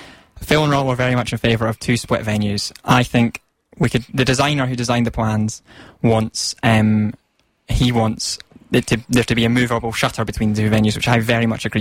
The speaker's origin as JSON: {"language": "English", "region": "Scotland", "country": "United Kingdom", "said": "I'm in fourth year. I'm from Scotland, a part of Scotland called Perthshire, which is really nice and green."}